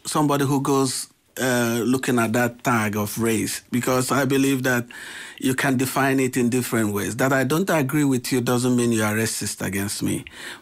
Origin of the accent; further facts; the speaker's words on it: Nigeria; now in Ireland; I come from Nigeria.